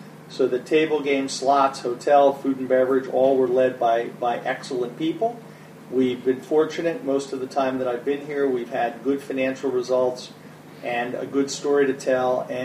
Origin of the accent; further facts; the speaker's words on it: Philadelphia, Pennsylvania, United States; also born or lived in Las Vegas, United States; I'm originally from Philadelphia, and so I'm an East Coast kid, and even though I spent a lot of time in Las Vegas